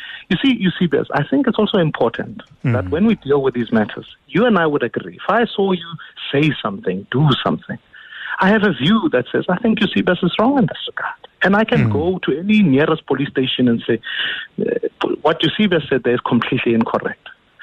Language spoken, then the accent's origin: English; South Africa; as a South African